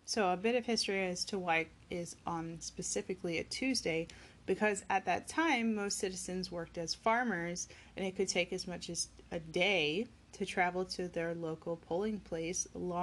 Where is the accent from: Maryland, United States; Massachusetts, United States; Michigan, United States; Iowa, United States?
Maryland, United States; since we both were going across Chesapeake Bay Bridge from my hometown on the Eastern Shore.